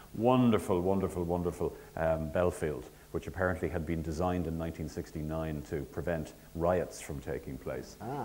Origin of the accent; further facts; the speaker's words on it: County Cavan, Ireland; also born or lived in County Meath; So I came here from County Meath. I mean, I'd been to school in Cavan, born in Cavan, moved to Meath, etc. So kind of from that area, knew absolutely nobody.